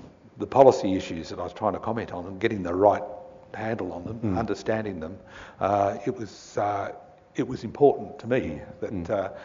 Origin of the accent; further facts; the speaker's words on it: Canberra, Australian Capital Territory, Australia; One of the things about being born and growing up in Canberra, being educated here